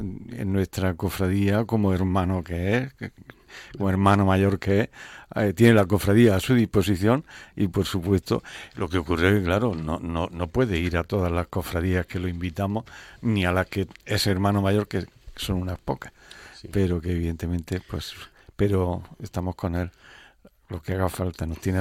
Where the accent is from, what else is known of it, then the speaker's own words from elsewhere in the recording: La Unión, Region of Murcia, Spain; Tengo gran pasión por la Unión, soy de la Unión y me encanta la Semana Santa